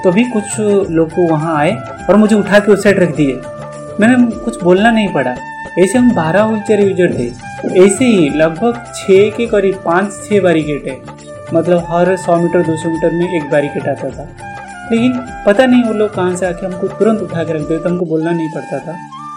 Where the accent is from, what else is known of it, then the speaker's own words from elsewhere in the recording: India; I am proud कि मैं Indian हूँ, मैं इंडिया में पैदा हूँ और मेरे इंडिया में ये सब है।